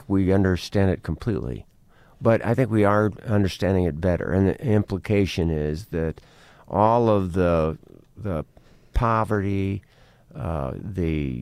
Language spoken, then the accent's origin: English; South Dakota, United States; I can remember growing up in South Dakota and that question came up about the Black Hills.